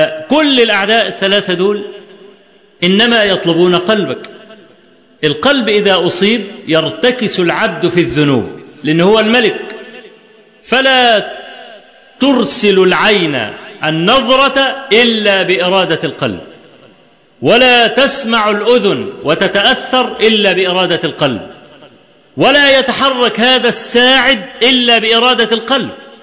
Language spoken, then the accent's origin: Arabic; Egypt; في الزلزال اللي حصل في مطلع سنة 90 عندنا في مصر